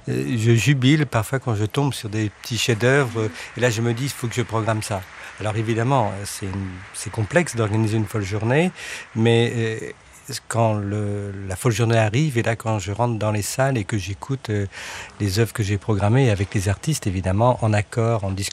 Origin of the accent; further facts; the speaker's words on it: Nantes, Pays de la Loire, France; parce que les gens me connaissent, je suis nantais